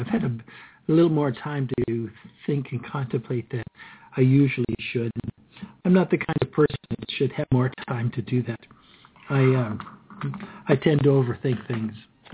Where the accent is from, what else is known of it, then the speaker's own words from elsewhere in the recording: Canada; Don't be bothered complaining here. We're Canadian.